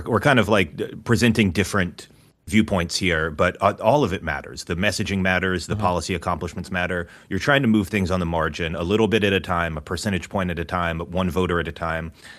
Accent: New York City, New York, United States; I'm cautiously optimistic about him right now as a New Yorker

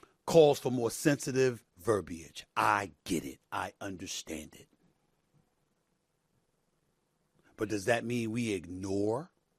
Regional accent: New York City, New York, United States; I'm from New York City. I'm not from Tennessee, but geographically speaking, I think Tennessee is a hell of a lot closer to Alabama than it is to New York.

